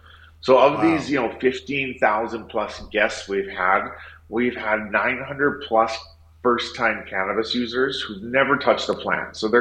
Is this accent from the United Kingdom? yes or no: no; Canada; now in United States; I'm from Canada. I moved down to the U.S. in 2021